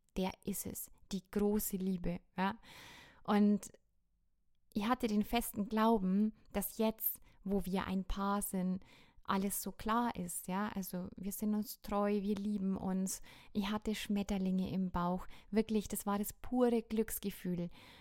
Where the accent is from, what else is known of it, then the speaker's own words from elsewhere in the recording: Bad Kötzting, Bavaria, Germany; Es war Pfingstfest in Bad Kötzting in meiner Heimat.